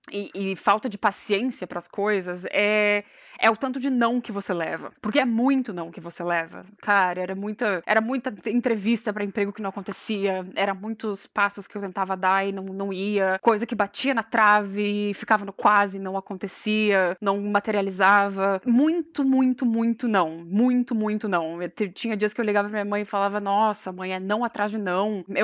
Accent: Rio Grande do Sul, Brazil; moved away as an adult; além de eu ter 19 anos quando eu saí do Brasil, eu era um bichinho do mato. Então, quer dizer, o rolê pra mim era ir pra Porto Alegre, que era a capital do estado.

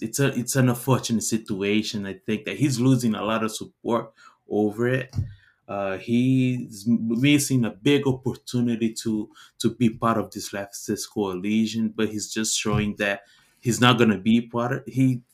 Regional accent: Belo Horizonte, Minas Gerais, Brazil; He's actually from my hometown, Belo Horizonte.

